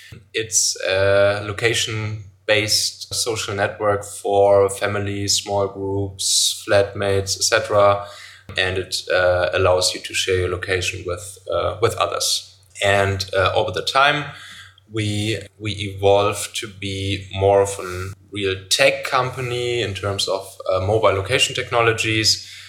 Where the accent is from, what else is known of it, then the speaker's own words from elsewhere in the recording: North Rhine-Westphalia, Germany; now in Hamburg, Germany; I'm originally from the Rhineland, so from near Cologne.